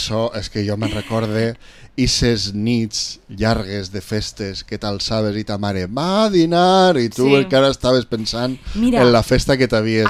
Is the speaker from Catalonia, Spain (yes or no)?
no; Vila-real, Valencian Community, Spain; I jo, com soc de Vila-real, ja ho saps, fins la medula...